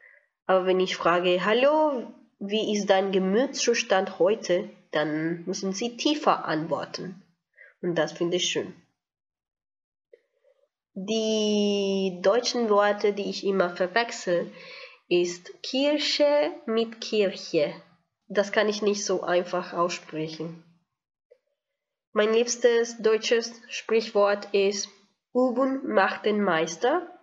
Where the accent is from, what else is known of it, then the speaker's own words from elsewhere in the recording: Bogotá, Bogotá Capital District, Colombia; German is a second language; Ich komme aus Bogotá, aus Kolumbien. Und ich lerne Deutsch, weil ich gerne ein Master in Deutschland absolvieren möchte.